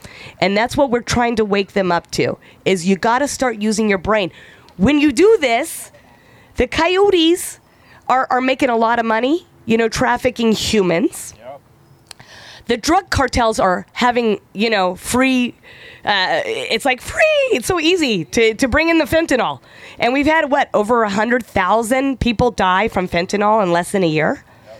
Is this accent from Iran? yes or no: yes; Iran; moved away; And number one, I'm an immigrant. I'm from Iran.